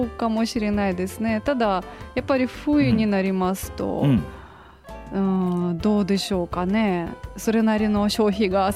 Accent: Russia; Japanese is a second language; now in Imizu, Japan; 私はロシア出身って言った時に、うん、まあ、やっぱり第一声は寒いでしょうってよく言われるんですけれども、でも私今射水市に住んでいるんですが、

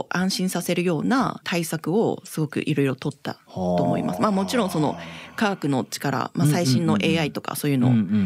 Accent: Taiwan; Japanese is a second language; moved away as an adult; also born or lived in Japan; now in Toyama, Japan; で一旦台湾に帰って大学卒業してまた日本関東の方で留学をしていまして、

